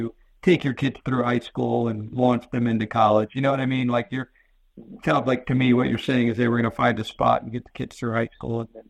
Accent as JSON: {"language": "English", "town": "San Antonio", "region": "Texas", "country": "United States", "tie": "born or raised there", "moved": "as an adult", "said": "I was working in my hometown of San Antonio, Texas. My wife's also from San Antonio, and we took a promotion to New Jersey."}